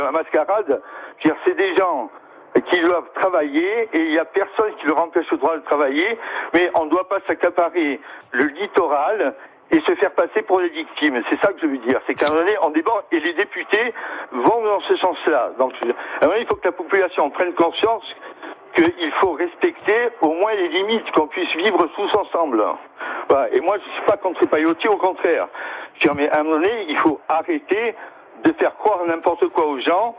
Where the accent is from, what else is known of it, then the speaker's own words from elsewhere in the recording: Corsica, France; Et moi je suis Corse, et j'ai pas envie d'aller vivre ailleurs